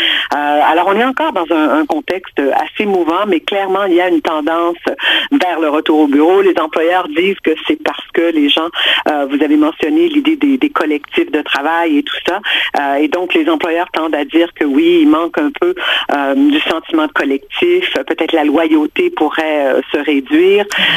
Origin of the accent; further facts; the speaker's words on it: Quebec, Canada; Là, chez nous au Québec.